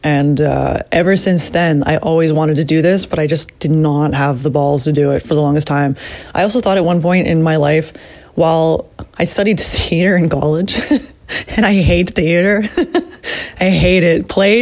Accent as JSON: {"language": "English", "town": "Hudson", "country": "Canada", "tie": "born or raised there", "also_born_or_lived": "Toronto", "said": "I was born in Toronto, but my parents came here when I was about, I'd say, four. And we spent a lot of time in Hudson. Then I moved to the city around 16. So grew up a little bit in the country"}